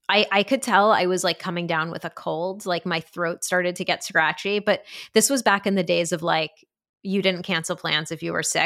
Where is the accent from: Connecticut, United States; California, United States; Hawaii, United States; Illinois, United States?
Connecticut, United States; New Haven; No, I did. I grew up in New Haven.